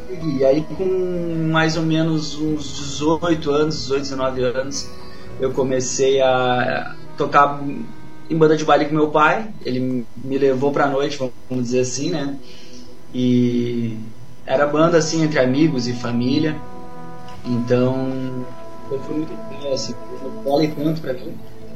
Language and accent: Portuguese; Taquara, Rio Grande do Sul, Brazil; also born or lived in Igrejinha; nasci em Igrejinha, a família era minha, Igrejinha. Meu pai é de Pinhão Soares, mas eu nasci em Igrejinha. E aí, mas sempre morei em Taquara, sempre residi em Taquara.